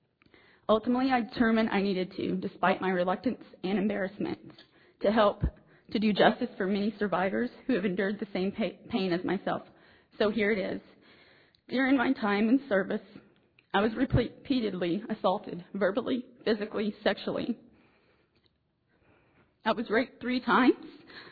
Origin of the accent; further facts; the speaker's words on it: United States; I felt it clear to me that my obligation as an American, and from my point of view, my obligation to God, was to help my nation stronger in any way I could.